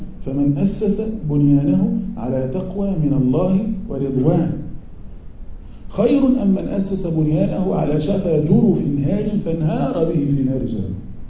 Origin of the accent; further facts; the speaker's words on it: Egypt; born there; أنا مثلا مولود في مصر، أتنقل بين دبي ومصر والمغرب